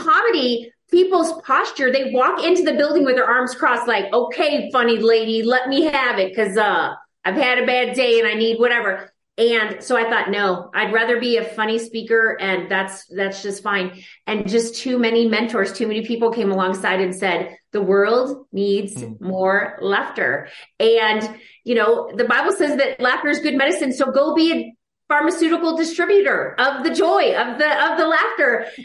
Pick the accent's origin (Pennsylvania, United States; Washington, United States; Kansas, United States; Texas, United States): Texas, United States; So the truth is, I'm Italian and I'm Texan. So in my DNA is storytelling.